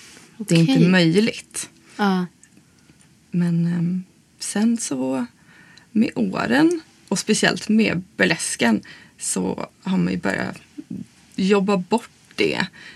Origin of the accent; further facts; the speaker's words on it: Umeå, Västerbotten County, Sweden; Nej, jag kommer från Umeå.